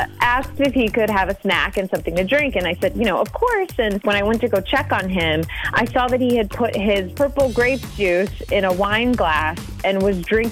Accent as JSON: {"language": "English", "town": "DeForest", "region": "Wisconsin", "country": "United States", "said": "I'm from DeForest."}